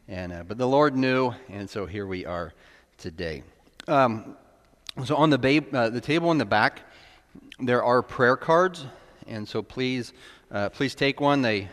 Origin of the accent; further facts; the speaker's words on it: Indiana, United States; accent: Indiana; So we're originally from Indiana. That's why I talk with an accent. So please forgive me, I'm not Minnesotan, but we have lived in Minnesota.